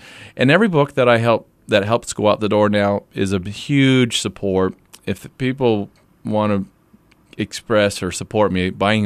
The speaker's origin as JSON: {"language": "English", "town": "Fremont", "country": "United States", "tie": "born or raised there", "lives_now": "South America", "said": "Just because Fremont's my hometown. It's my community. These are my people, and anything I can do to add to the quality of life in my hometown, I want to do that."}